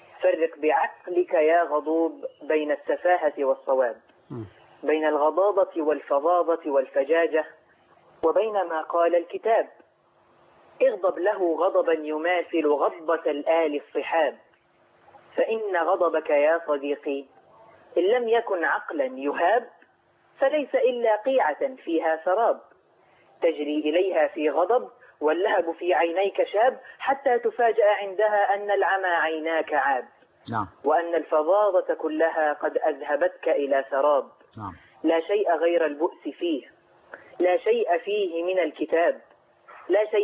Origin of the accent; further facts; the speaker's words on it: Alexandria, Alexandria Governorate, Egypt; من الإسكندرية.